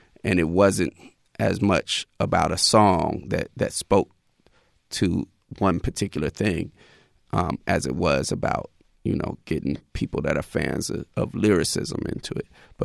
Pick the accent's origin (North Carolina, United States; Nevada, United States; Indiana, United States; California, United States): California, United States; Oakland; politically, I would say definitely growing up in Oakland, the Black Panther Party would have to be, you know, one of the main influences.